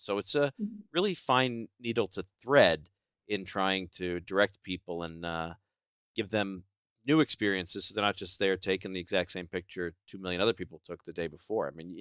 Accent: the South, United States; especially after COVID, we're all from the South.

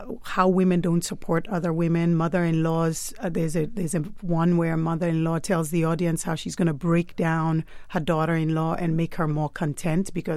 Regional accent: Lagos, Nigeria; moved away as an adult; also born or lived in United States; I was born in Lagos, Nigeria, and I went through high school there, and then I moved to the U.S. and went to college. And years later, I married a Nigerian and moved back to Nigeria.

